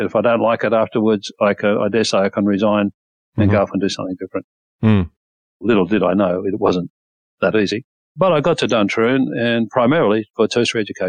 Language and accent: English; Warrawong, New South Wales, Australia; also born or lived in Port Kembla; I was born in Wollongong Hospital. Parents lived in Port Kembla for a very short period. Then we moved to Warrawong, which was just another sort of steel city suburb on Lake Illawarra there. Attended Port Kembla infants, primary and high school